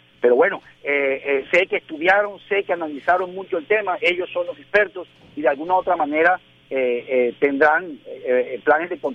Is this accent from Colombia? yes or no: yes; Barranquilla, Atlántico, Colombia; nosotros tenemos que, como barranquilleros, tener la percepción de estar seguros